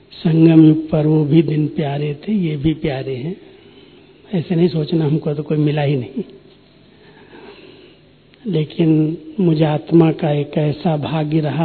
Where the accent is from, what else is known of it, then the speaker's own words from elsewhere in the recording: Uttar Pradesh, India; कानपुर के पास ही हमारा गांव है